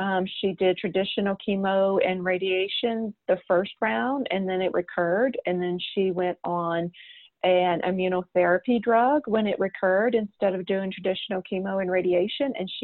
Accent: Houma, Louisiana, United States; Yeah, so I am from Southeast Louisiana, a town called Houma. It is south of New Orleans.

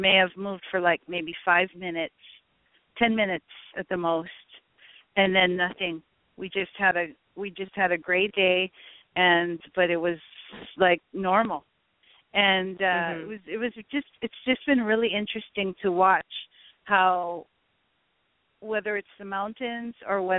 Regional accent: Hawaii, United States; I'm more passionate about being Hawaiian than I ever was in my upbringing years.

